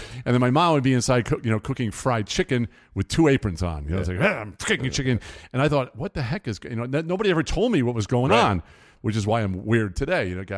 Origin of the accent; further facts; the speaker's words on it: New York, United States; So I grew up on Long Island, as a lot of people know, and I was born in 1952.